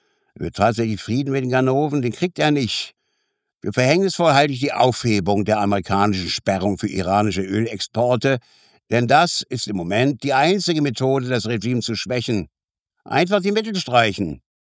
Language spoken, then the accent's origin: German; Germany; Ich bin zwar in der DDR aufgewachsen, aber vieles von dem, was Sie von damals erzählen, kenne ich auch aus meiner Jugend.